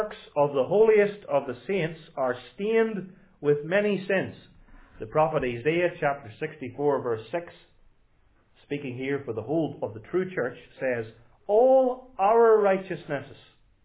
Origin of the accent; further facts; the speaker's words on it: Northern Ireland, United Kingdom; In Northern Ireland, my home country